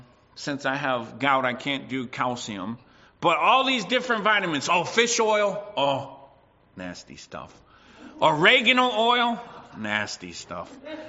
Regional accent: United States; because I grew up in the States, and where I grew up, we didn't learn healthy eating.

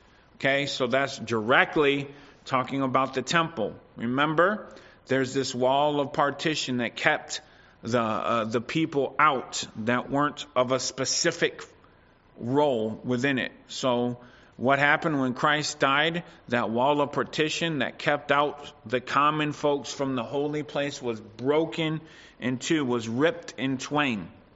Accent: United States; Growing up in the States, there definitely was a temptation

